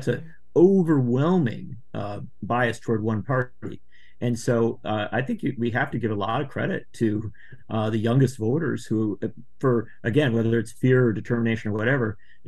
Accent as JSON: {"language": "English", "region": "Wisconsin", "country": "United States", "said": "In Western Wisconsin, in my home state, there's a district on the Mississippi River"}